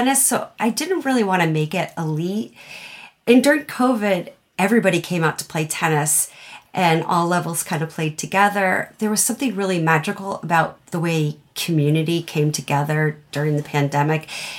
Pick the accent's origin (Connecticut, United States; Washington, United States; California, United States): Connecticut, United States; Westport; I'm from Westport, Connecticut.